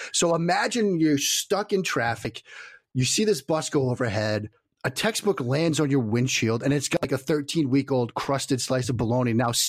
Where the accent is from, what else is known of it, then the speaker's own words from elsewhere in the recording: Boston, Massachusetts, United States; I'm an Italian kid, you know, growing up in the Boston area